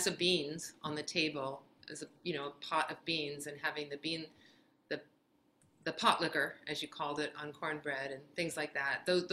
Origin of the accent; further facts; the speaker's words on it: Ohio, United States; even though I grew up in Ohio, they were still made their way to our table because my mom and my grandmother.